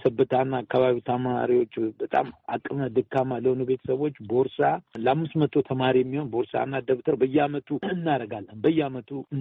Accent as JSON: {"language": "Amharic", "town": "Sebeta", "region": "Oromia", "country": "Ethiopia", "said": "እኔ ራሴ ሰበታ ነኝ።"}